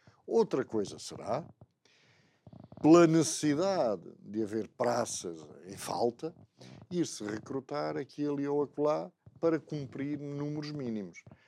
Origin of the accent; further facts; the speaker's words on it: Angola; born there; nasci em Angola.